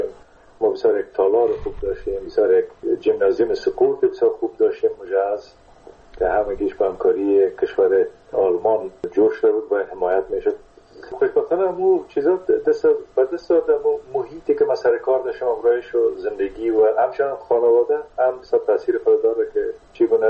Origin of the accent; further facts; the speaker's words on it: Kunduz, Afghanistan; born there; در قندوز در اون زمانی که ما به دنیا آمدم، پدرم در اسپینزر قندوز مصروف ایفای وظیفه بوده و در اون زمان البته تا سنای 3 سالگی رو ما در قندوز بودیم